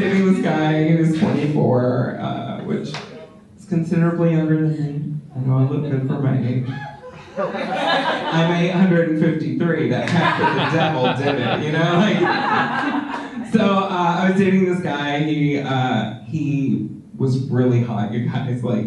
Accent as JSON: {"language": "English", "region": "Texas", "country": "United States", "tie": "born or raised there", "said": "I'm from Texas originally. Thank you. Thank you. The good part. So I grew up in small town Texas"}